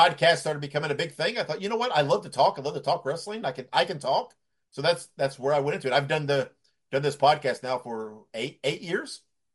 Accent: Indiana, United States; I was born and raised in Indiana.

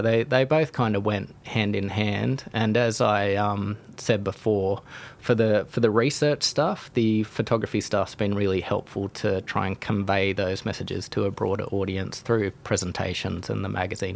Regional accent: Port Stephens, New South Wales, Australia; just from growing up in Port Stephens

